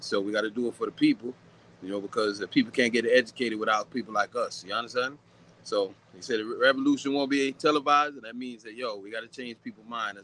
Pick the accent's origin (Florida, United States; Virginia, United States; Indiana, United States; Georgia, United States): Georgia, United States; born there; I was born in Georgia, man, but, you know, I got a lot of culture behind me, in front of me, around me